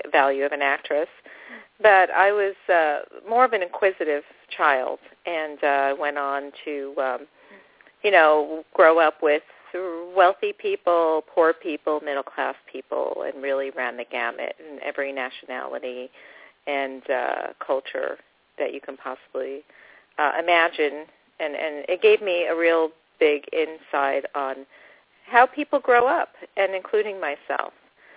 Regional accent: New York, United States; When I was a little girl, I pretty much I grew up in New York

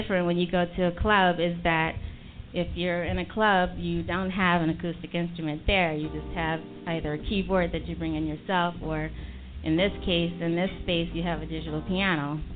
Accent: Mississippi, United States; now in New York, United States; I'm originally from down south, where there's a lot of drama. in Mississippi.

